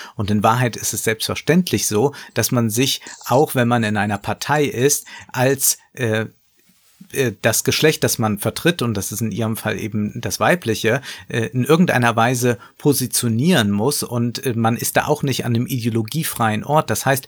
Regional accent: Koblenz, Rhineland-Palatinate, Germany; Also daher komme ich. Ich komme aus Koblenz.

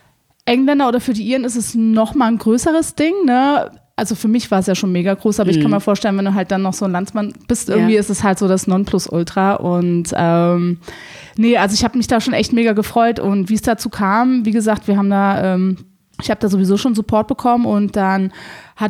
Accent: Berlin, Germany; moved away; In Prenzlauer Berg.

